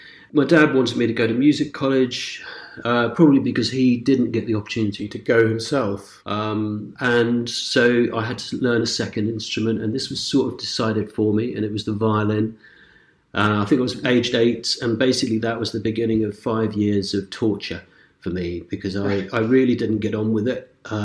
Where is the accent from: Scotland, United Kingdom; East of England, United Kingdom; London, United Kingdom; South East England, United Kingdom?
South East England, United Kingdom; Whitstable; I grew up in Whitstable. I think that was a good place to grow up because a lot of people were very into music.